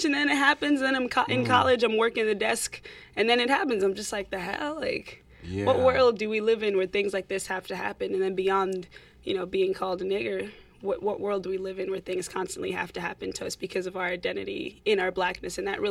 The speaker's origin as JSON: {"language": "English", "country": "Kenya", "lives_now": "United States", "said": "I'm from Kenya, but I've spent so much time here in America"}